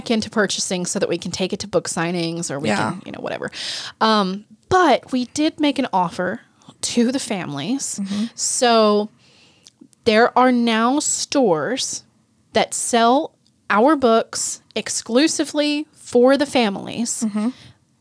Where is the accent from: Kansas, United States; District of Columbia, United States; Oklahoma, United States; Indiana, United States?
Oklahoma, United States; Ada; There's Henrietta, Maysville, and Ada, which Ada is my hometown.